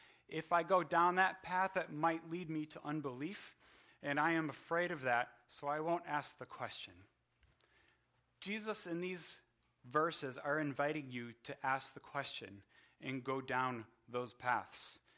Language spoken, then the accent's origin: English; Chicago, Illinois, United States; Now, my story is I'm from Chicago, Illinois.